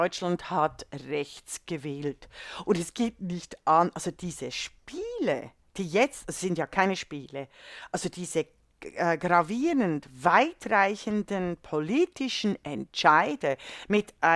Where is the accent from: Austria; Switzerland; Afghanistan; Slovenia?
Switzerland; also born or lived in Germany; ich als Schweizerin und als Deutsche